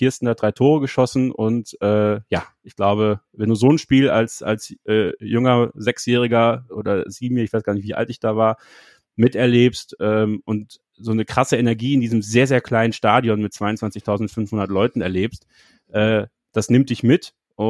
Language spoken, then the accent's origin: German; Borken, North Rhine-Westphalia, Germany; also born or lived in Belgium; mein Vater kommt gebürtig aus Belgien, also ich bin auch in Belgien geboren, aber wir haben im Münsterland gelebt, in Borken